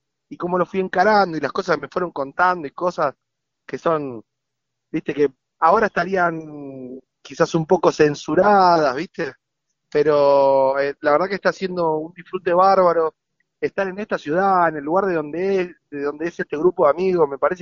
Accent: Quilmes, Buenos Aires Province, Argentina; Yo particularmente soy el conurbano bonaerense, digamos. Yo soy de Quilmes.

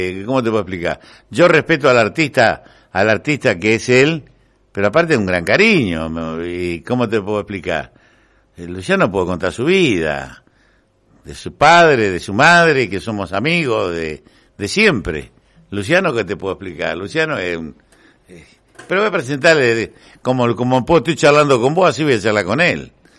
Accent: Luján, Buenos Aires Province, Argentina; Vos decís, soy de Luján. Ah, Luján.

